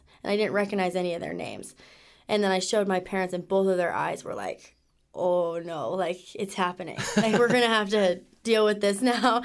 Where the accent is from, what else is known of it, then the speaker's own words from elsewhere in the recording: Lehigh, United States; Well, I grew up in Lehigh. My parents are from Lehigh, too, born and raised.